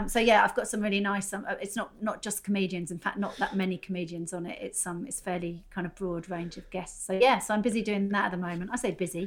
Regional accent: South West England, United Kingdom; where I grew up in Dorset.

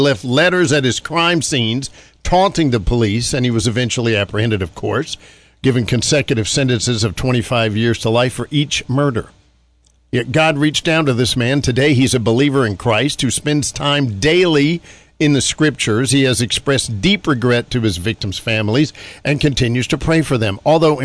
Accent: North Carolina, United States; in my hometown in North Carolina, we had some folks

